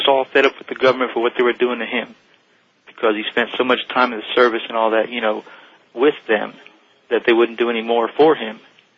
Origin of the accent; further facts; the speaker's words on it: Pasadena, California, United States; I'm from Pasadena. Pasadena.